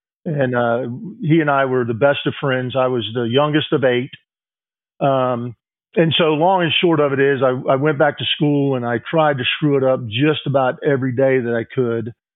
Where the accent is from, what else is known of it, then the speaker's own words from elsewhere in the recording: Orlando, Florida, United States; I grew up in Orlando, Florida, and my dad was for a few years an Orlando cop